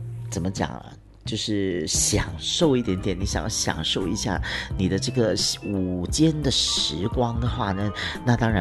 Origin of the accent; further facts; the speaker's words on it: Penang, Malaysia; 尤其是啊因为我是来自槟城的，所以槟城方面呢有哪一些好地方呢是可以去喝下午茶的